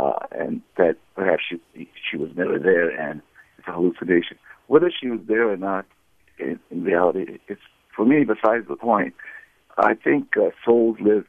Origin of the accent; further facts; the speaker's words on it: Yangon, Yangon Region, Myanmar; now in United States; I'm from Burma originally, Rangoon